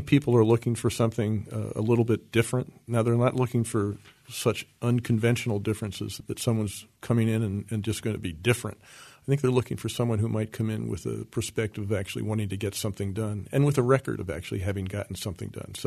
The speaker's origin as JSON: {"language": "English", "region": "Pennsylvania", "country": "United States", "tie": "born or raised there", "said": "Well, you know, I'm from York County, and in York County, the first day of deer season is a religious holiday. Actually, all the schools are closed. So I grew up in that environment"}